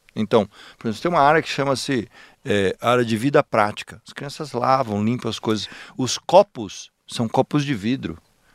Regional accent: Piracicaba, São Paulo, Brazil; Lá na minha Piracicaba, onde eu nasci nos anos 80.

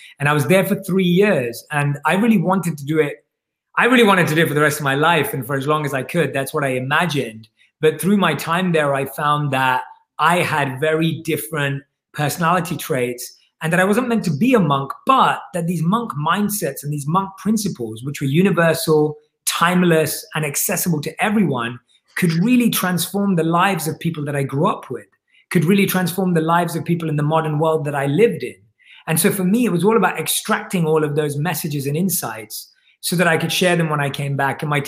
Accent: London, United Kingdom; I was born and raised in London

